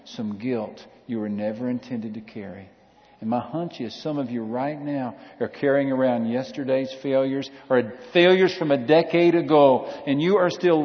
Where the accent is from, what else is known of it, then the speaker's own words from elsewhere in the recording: Texas, United States; Where I grew up in West Texas, there was a town called No Trees, Texas.